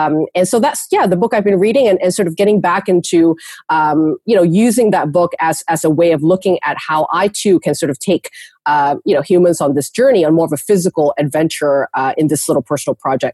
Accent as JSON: {"language": "English", "town": "Vancouver", "region": "British Columbia", "country": "Canada", "tie": "born or raised there", "also_born_or_lived": "Kuala Lumpur, Malaysia", "said": "That's where I was born, and my family and I moved to Canada when I was about 8 years old. So I grew up in Canada. This is sort of the culture that I know, and I've been living in Vancouver pretty much my entire life."}